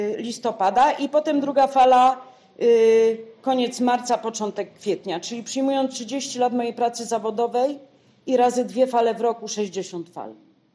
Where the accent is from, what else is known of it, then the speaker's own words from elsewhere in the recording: Lesser Poland, Poland; U mnie na Podhalu, na moim Podhalu, Szaflary, Poronin, Czarny Dunajec, Biały Dunajec i coś jeszcze.